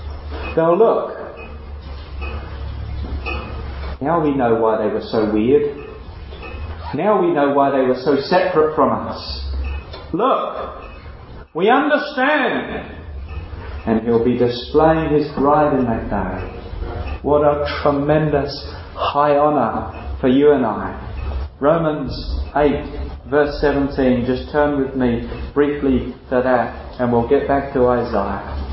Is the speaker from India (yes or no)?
no; United Kingdom; Now, I'm British, so I probably am supposed to take note of things like that.